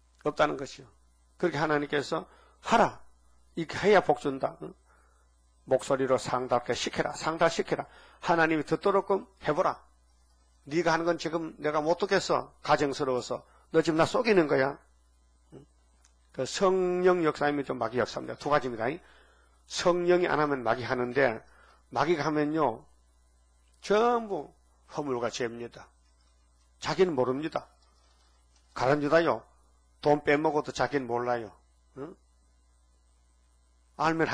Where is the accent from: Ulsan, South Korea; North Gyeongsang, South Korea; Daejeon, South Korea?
North Gyeongsang, South Korea; Uiseong; 다 우리 고향 사람들이거든요. 최진주는 점성 사람, 난 의성 사람이고 김학교는 의성 사람 같이 우리 같은 면에 다 있는 사람이에요.